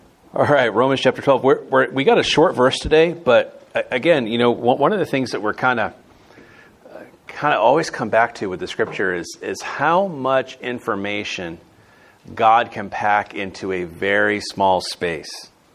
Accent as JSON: {"language": "English", "region": "Florida", "country": "United States", "tie": "born or raised there", "said": "So I grew up in Florida on the rough streets of Disney World."}